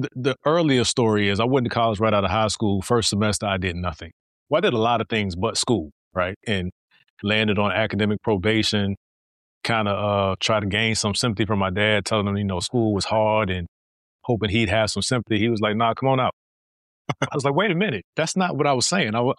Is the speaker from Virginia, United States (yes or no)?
yes; Virginia, United States; We all lived in Tidewater area, Virginia. So I'm originally from Hampton Roads, Virginia.